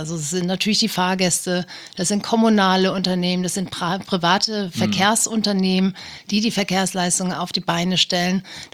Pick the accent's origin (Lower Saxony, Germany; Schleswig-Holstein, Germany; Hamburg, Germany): Schleswig-Holstein, Germany; Rendsburg; Ich komme aus Rendsburg, das ist in Schleswig-Holstein eine 30.000 Einwohnerstadt.